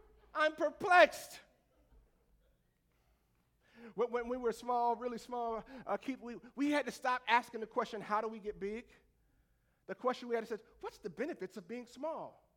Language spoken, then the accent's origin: English; the South, United States; I'm from the South, baby. I like to put a little I on the end of everything.